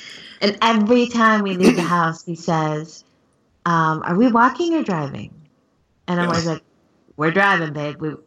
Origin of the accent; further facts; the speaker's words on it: Wheaton, Illinois, United States; now in Chicago, United States; you know, I grew up in Wheaton. I lived in Wheaton from 79 to 88, and then I went to college, you know.